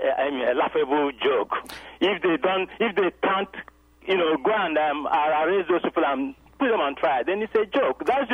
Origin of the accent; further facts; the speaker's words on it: Nigeria; I come from Nigeria myself.